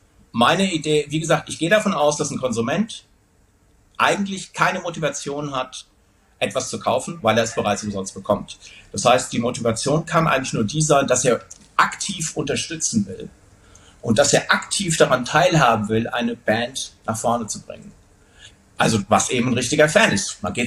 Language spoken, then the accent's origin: German; Wuppertal, North Rhine-Westphalia, Germany; wir kommen aus Wuppertal. Wir sind stolz drauf, aus Wuppertal zu kommen.